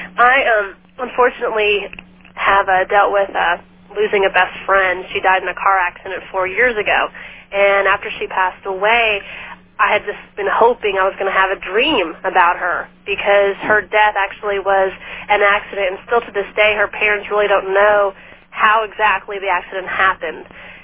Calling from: Las Vegas, Nevada, United States; Hello to your guests. I'm calling from Las Vegas, Nevada.

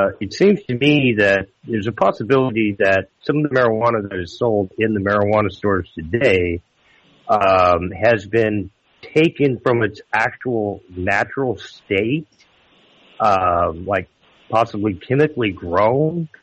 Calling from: Arkansas, United States; Yes, I'm calling from Arkansas.

